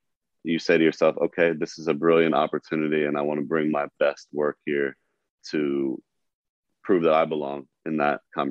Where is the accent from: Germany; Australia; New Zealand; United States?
United States; East Coast; I have so much respect for that grind because of how I grew up on the East Coast.